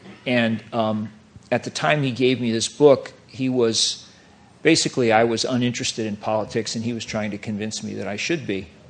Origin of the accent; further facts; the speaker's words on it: Midwest, United States; Well, sure, I come from the Midwest, from a small town.